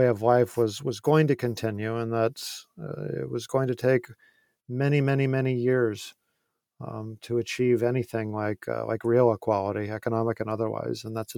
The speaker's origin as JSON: {"language": "English", "country": "United States", "said": "because I'm not Jamaican, I'm American."}